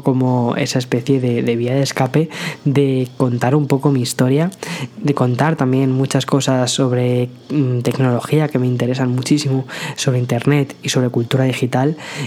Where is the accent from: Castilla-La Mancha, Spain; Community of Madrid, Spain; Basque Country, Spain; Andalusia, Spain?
Community of Madrid, Spain; Madrid; moved away as an adult; now in San Antonio, United States; Yo soy de Madrid, me vine a San Antonio, Texas hace, pues, va a hacer un año, dentro de dos semanas va a hacer un año.